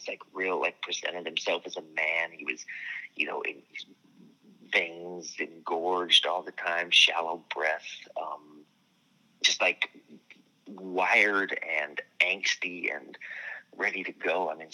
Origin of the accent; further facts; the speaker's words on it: United States; I don't ever consider myself a political filmmaker, but I am an American.